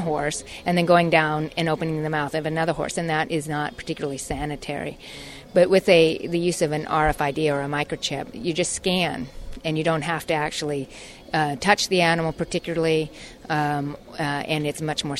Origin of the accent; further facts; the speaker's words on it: Wyoming, United States; I live in Virginia. Originally from Wyoming, grew up on a cattle ranch and raised horses.